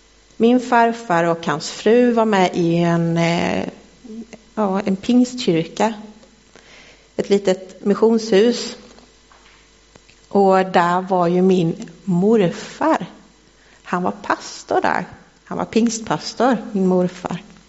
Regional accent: Gnosjö, Jönköping County, Sweden; Jag är uppväxt i Marås utanför Gnosjö. Och där har jag även min mamma och pappa. Min bror.

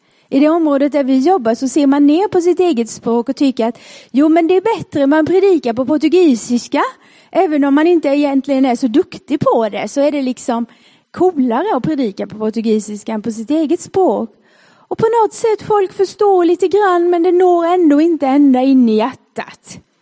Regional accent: Småland, Sweden; accent: Småland; Jag har fått höra att jag har en väldigt normal småländska, så jag är väldigt stolt för det.

